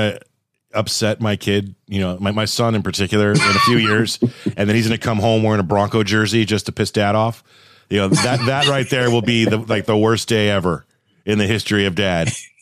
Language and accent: English; Thousand Oaks, California, United States; I grew up in Thousand Oaks, California, which is where the Dallas Cowboys had their training in the Tom Landry years.